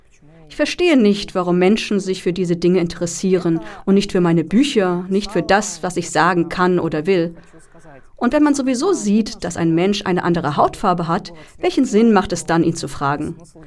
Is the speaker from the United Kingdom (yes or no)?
no; Russia; German is a second language; schon von klein auf Russisch. Ich bin mit der russischen Kultur durchtränkt und sehe mich global gesehen als Russin.